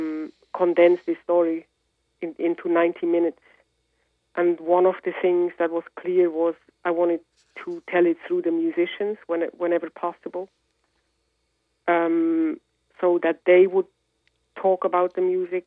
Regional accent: Bern, Switzerland; even in my hometown of Bern, you know, I heard … at an early age.

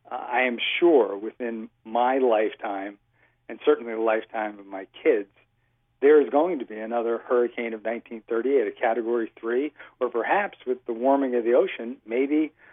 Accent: New England, United States; also born or lived in New York; now in Marblehead, United States; I live in Marblehead, Massachusetts. I grew up from New York. I was born in the New York area, but I spent most of my life in New England.

